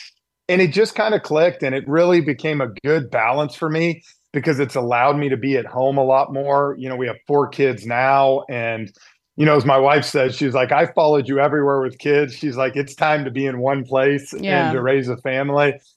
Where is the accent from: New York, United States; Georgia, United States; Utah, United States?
Georgia, United States; Atlanta; And you know, growing up in Atlanta, Ernie being a stable for TNT